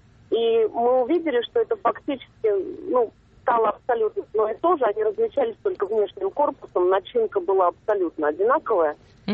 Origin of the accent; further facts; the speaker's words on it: Moscow, Russia; Я из Москвы.